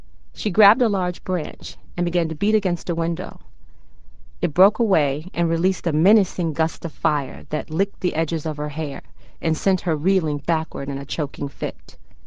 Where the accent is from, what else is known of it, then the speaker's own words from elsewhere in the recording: Fort Lauderdale, Florida, United States; I'm originally from the South, born and raised in Fort Lauderdale, but my parents are originally from Mississippi